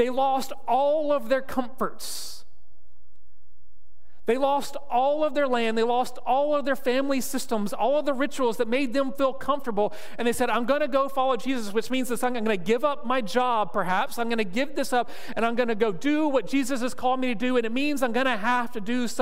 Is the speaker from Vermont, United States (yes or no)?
yes; Vermont, United States; now in Indiana, United States; I came from Vermont, so winter for me is defined a little bit differently than winter here in Indiana.